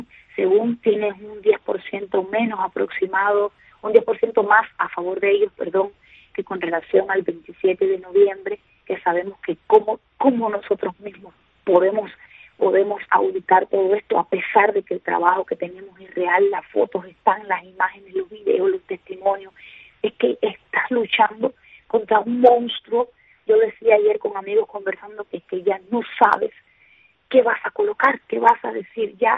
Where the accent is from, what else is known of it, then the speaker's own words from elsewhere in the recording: Cuba; now in Havana, Cuba; yo soy del oriente de Cuba